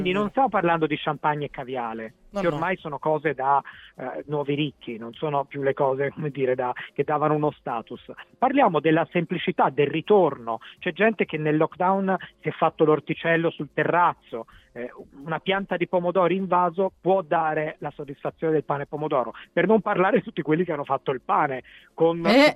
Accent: Tuscany, Italy; born there; Io, come vi dicevo, sono nato in Toscana

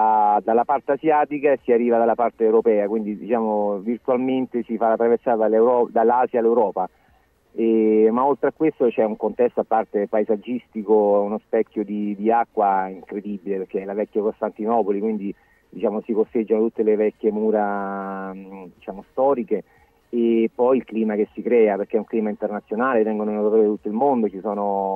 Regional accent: Rome, Lazio, Italy; nonostante sono di Roma, nonostante sono nativo di Roma

